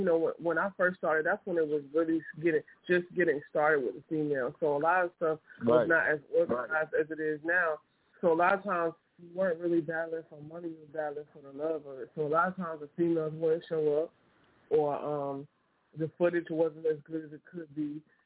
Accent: East Coast, United States; Baby growing up in the East Coast, very East Coast affiliated.

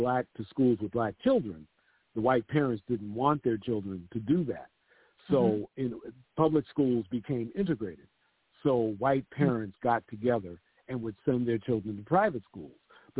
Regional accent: Maryland, United States; When I grew up in Washington, literally it was. Even though Brown versus Board of Education was 54, the practice of it didn't really start to happen until later in the 50s. When I was in junior high school and high school in the 60s, in Washington, in Maryland rather, schools were still seg

